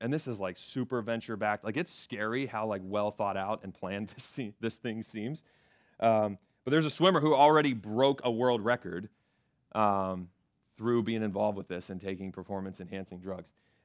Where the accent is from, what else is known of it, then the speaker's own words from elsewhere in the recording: Florida, United States; I grew up in Florida. Classic thing with this is whenever there's a hurricane coming